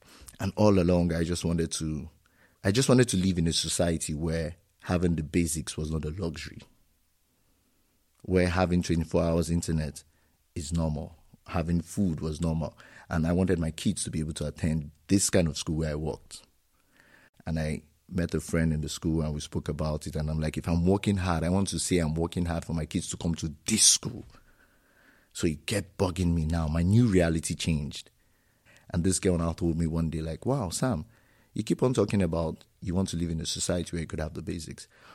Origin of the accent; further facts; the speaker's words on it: Nigeria; now in Germany; I'm Nigerian, and my first degree is in psychology.